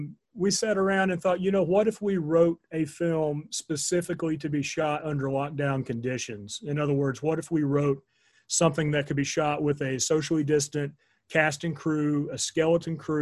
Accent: Kingsport, Tennessee, United States; moved away as an adult; now in Alexandria, United States; I grew up in East Tennessee. I was born in a town called Kingsport, which is near Bristol, and grew up there, lived there for the first 23 years of my life or so. And then I moved to Alexandria, Virginia, where I still am.

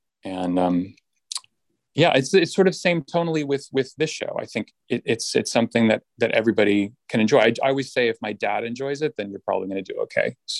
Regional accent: Massachusetts, United States; I grew up outside of Boston and I went to USC

